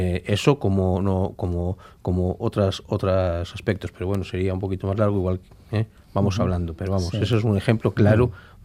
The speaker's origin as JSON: {"language": "Spanish", "town": "Bilbao", "region": "Basque Country", "country": "Spain", "tie": "born or raised there", "said": "Mi padre tiene 74 años y ha nacido en la calle Santa María. Somos de Bilbao de toda la vida. Somos más vascos que muchos vascos"}